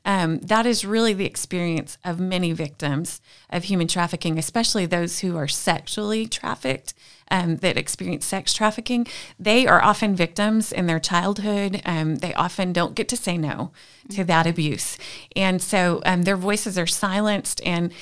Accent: Edmond, Oklahoma, United States; Well, I'm from Edmond, Oklahoma, so a little suburb outside of Oklahoma City. And I grew up in the church, had a dad that was a deacon, mom that was in the choir

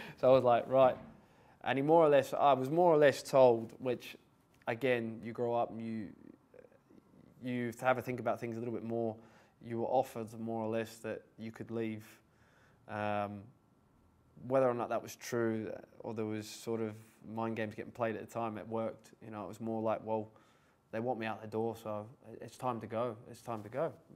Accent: Middlesbrough, North East England, United Kingdom; I'm from Middlesbrough.

